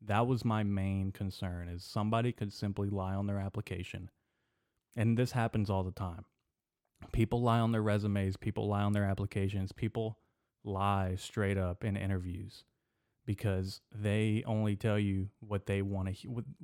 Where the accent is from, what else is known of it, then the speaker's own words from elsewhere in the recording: United States; first language es; English is a second language; I am a son of two immigrants. I am first-generation American, and Spanish is my native language.